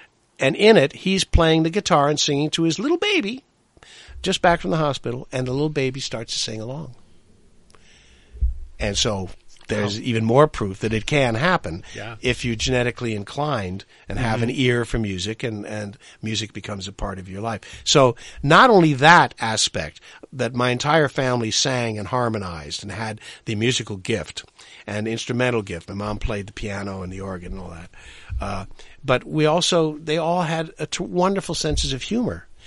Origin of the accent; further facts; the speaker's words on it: Indiana, United States; I'm from the Midwest, and I'm from northern Indiana. The fact that I'm of Amish and Irish ancestry might have something to do with it